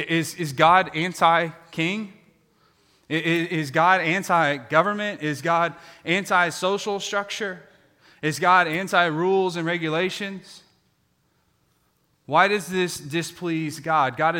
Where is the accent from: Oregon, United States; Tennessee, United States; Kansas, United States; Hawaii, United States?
Kansas, United States; I'm from Kansas, so I've had to learn how to use y'all in the appropriate context.